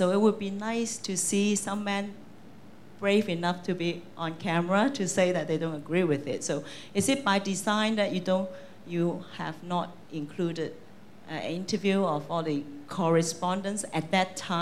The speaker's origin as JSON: {"language": "English", "country": "Hong Kong", "said": "from Hong Kong."}